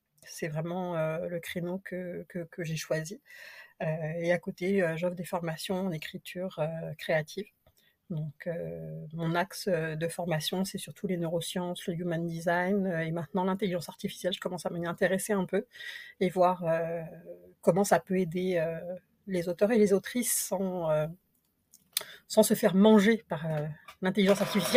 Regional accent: France; moved away as an adult; now in Canada; je suis française d'origine, en 2009, j'ai déménagé au Québec pour le travail de quelqu'un.

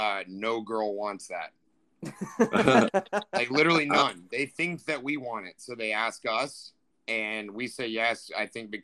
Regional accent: the South, United States; accent: Southern; Yeah, I had my southern accent beat out of me.

